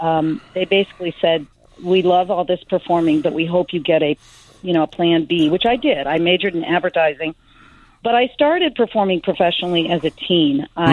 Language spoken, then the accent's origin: English; Champaign, Illinois, United States; I grew up in Champaign, Urbana, and my father was a physician. My mother was a retired nurse.